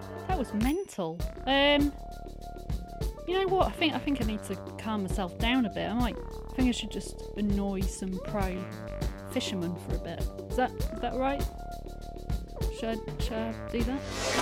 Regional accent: United Kingdom; I'm from the UK.

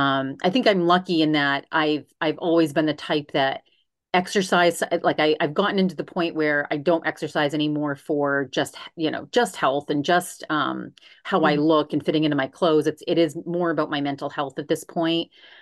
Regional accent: Maine, United States; I'm from Maine originally and I love nature

